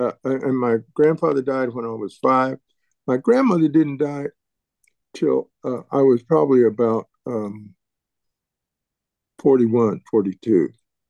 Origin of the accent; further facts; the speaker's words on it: California, United States; For the first half of my life, I lived in Southern California. And so I went, I mean, I'm a second generation Black California.